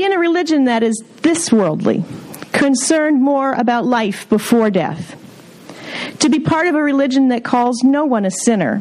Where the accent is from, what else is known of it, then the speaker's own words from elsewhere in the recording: India; Growing up in India, I felt like a social outcast, a cultural hyphen, a religious hybrid, an only child of a short-lived marriage between a lower caste Muslim father and an upper caste Hindu mother.